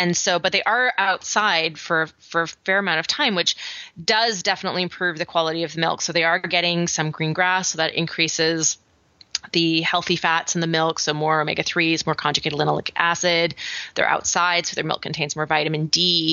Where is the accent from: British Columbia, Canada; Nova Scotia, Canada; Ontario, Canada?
British Columbia, Canada; I grew up on Vancouver Island.